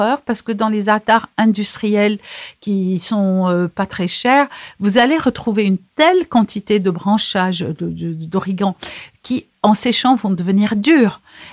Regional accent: Aleppo, Aleppo Governorate, Syria; born there; moi je suis née à Alep

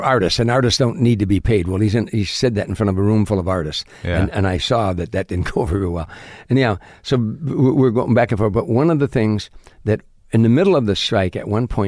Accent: Chicago, Illinois, United States; I'm from Chicago. I know what a strike is about.

